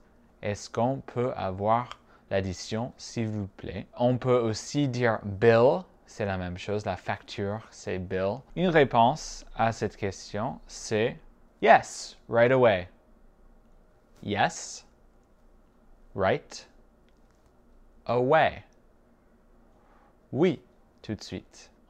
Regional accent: Midwest, United States; accent: Midwestern US; French is a second language; C'est peut-être mon accent du Midwest des États-Unis

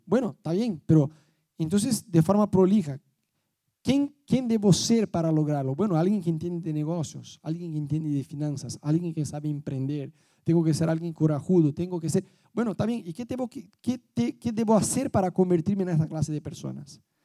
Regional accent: Brazil; Spanish is a second language; moved away; nosotros vivíamos en Brasil, ya sé que los que nos visitan no se dieron cuenta que yo soy brasileño porque hablo español bastante bien. Yo vivía en Brasil

